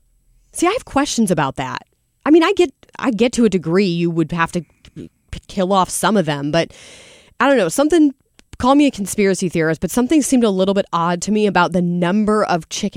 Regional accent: Chesterfield, Missouri, United States; I remember, I grew up in Chesterfield, and so my family and I, sometimes we'd go to late night pancakes or something

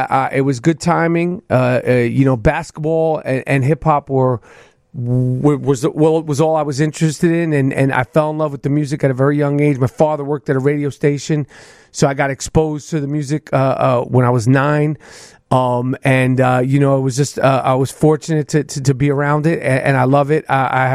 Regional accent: New York, United States; born or raised there

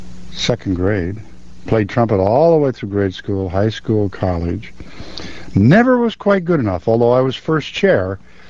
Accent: the West, United States; Well, see, I grew up in the West, so I listened to country music all my life.

